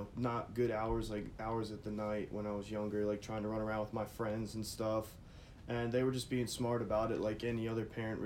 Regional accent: Baltimore, Maryland, United States; I grew up with that, and I grew up in Baltimore, and in the beginning, we didn't really live in the best type of neighborhood

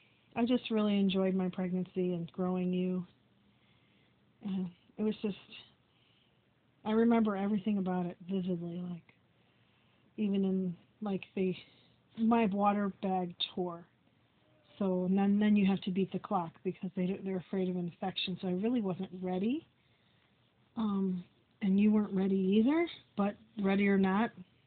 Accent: Park Ridge, Illinois, United States; born there; I was born in Lutheran General Hospital in Park Ridge.

